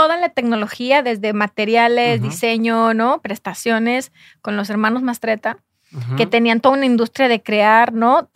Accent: Jalisco, Mexico; yo soy de Jalisco, ¿no?

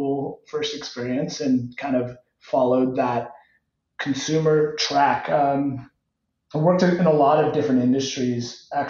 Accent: Cupertino, California, United States; Yeah, so I grew up in Cupertino

